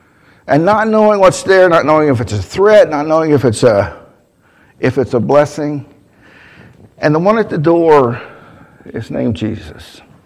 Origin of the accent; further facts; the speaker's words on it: Virginia, United States; What's really funny about that is that I'm originally from Virginia, okay?